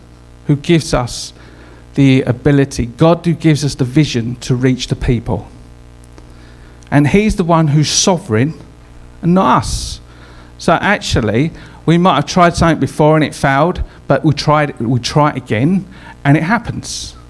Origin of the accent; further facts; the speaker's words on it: Dagenham, London, United Kingdom; I'm a Dagnamite. Yeah? Okay, I'm from Dagenham. I lived 3 clicks in Narm. It's like a battleground, but I love it